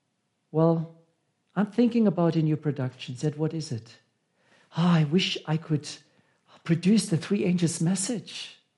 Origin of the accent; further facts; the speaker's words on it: South Africa; I said, you know, as a South African, it is cold.